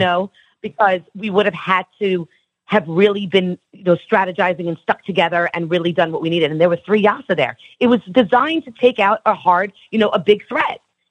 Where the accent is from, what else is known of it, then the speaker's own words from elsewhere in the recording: New York, United States; Rob, I'm from New York. I knew what the hell was going on.